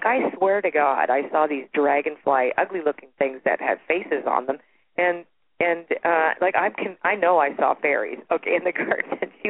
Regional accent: Toronto, Ontario, Canada; born there; I was born in Toronto.

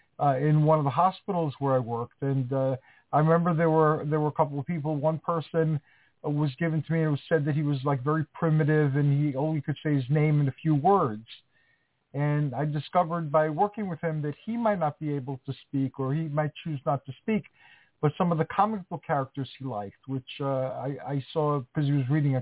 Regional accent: Greece; English is a second language; now in United States; in the tradition where I was raised from Greece, people believed in those things.

